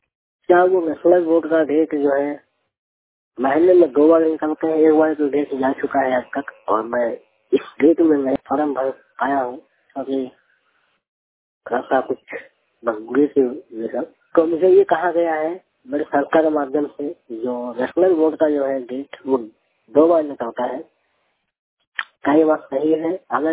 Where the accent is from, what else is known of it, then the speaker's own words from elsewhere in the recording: Bihar, India; जिला बेगूसराय, बिहार के रहने वाला हूँ।